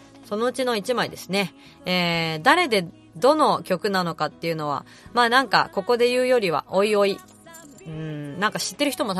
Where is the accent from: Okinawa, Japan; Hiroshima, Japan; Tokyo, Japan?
Tokyo, Japan; 私はね、東京生まれ、東京育ちなので